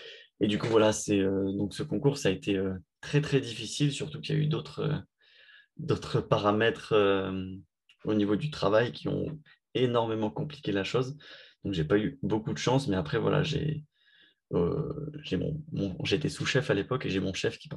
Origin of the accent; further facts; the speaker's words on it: Hyères, Provence-Alpes-Côte d'Azur, France; Mathilde et moi, on est du sud de la France, donc on n'est pas de Aix exactement. Moi, je suis de Hyères et elle de La Seyne-sur-Mer, donc c'est aux abords de Toulon, c'est les deux villes.